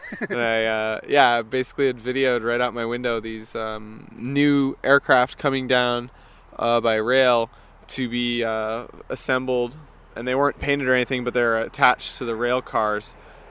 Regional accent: SeaTac, Washington, United States; I grew up around SeaTac, which is a commercial airport

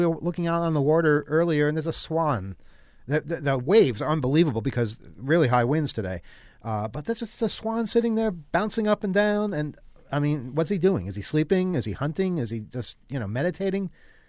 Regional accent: United States; We're from the United States, not Canada. We don't know these things.

